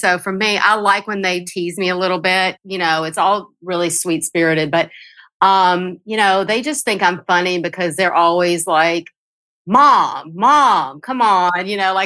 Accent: Mississippi, United States; I mean, it was always something that being Greek American in Mississippi and having two strong cultures around me

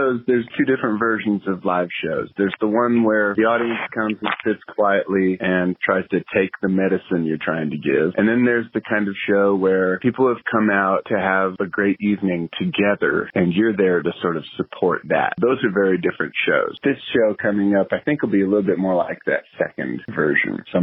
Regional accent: Texas, United States; When I grew up religious in Texas, my mother used to sing for our church

